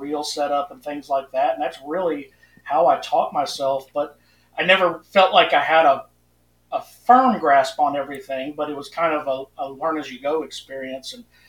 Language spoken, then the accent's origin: English; Winston-Salem, North Carolina, United States; Oh, well, I was ready to move back to North Carolina, which is where I'm from. I grew up in the Winston-Salem Pilot Mountain area.